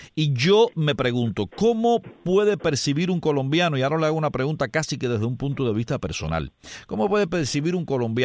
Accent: Cuba; now in United States; soy un cubano que vive en el sur de la Florida

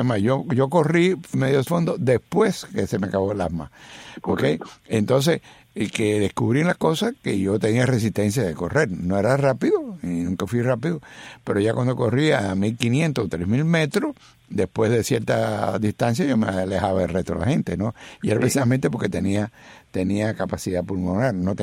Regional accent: Cuba; cuando yo era joven, en mi país, en Cuba

